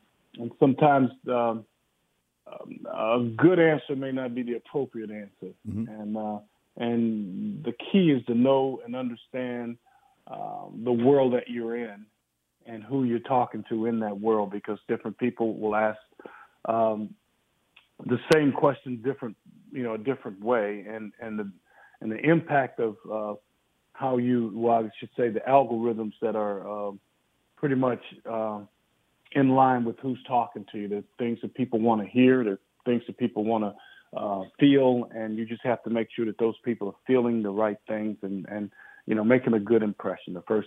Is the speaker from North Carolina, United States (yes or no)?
yes; North Carolina, United States; I'm originally from North Carolina.